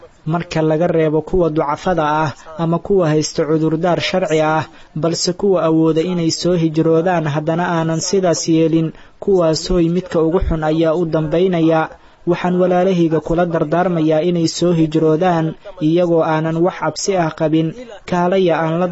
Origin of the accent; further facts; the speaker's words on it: Tanzania; Somali is a second language; moved away; waxaan ka soo jeedaa waddanka Tanzania.